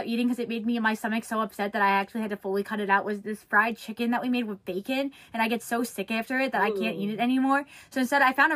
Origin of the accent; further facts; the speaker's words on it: New York, United States; Oh, I'm from New York.